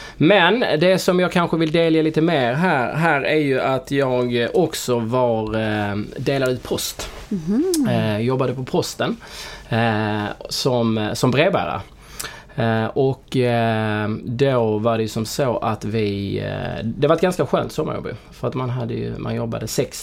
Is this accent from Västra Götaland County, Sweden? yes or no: no; Påarp, Skåne, Sweden; Nej, men jag är uppväxt i, som man kanske hör, i Skåne, i en liten by utanför Helsingborg som heter Påarp. Flyttade in till Helsingborg innan ungdomsåren när jag var 13 år.